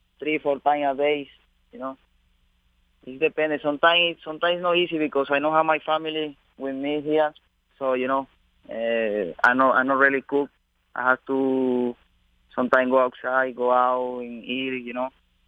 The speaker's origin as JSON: {"language": "English", "country": "Venezuela", "second_language": "English", "said": "my dad used to win like 1,000 races in my country, and only 2 days a week."}